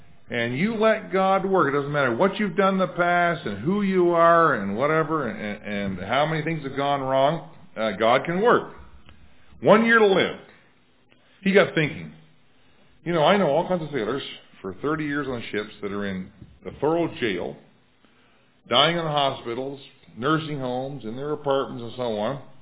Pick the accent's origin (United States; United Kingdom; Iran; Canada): Canada; Nova Scotia; Shelburne, a little hick town about 20 miles from where I was raised in Nova Scotia.